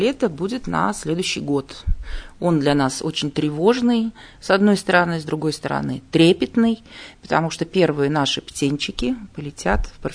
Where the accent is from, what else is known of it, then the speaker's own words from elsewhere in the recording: Samara, Samara Oblast, Russia; born there; Ну, я из другого города, я не из Екатеринбурга и не из Свердловской области. Я родилась в Самаре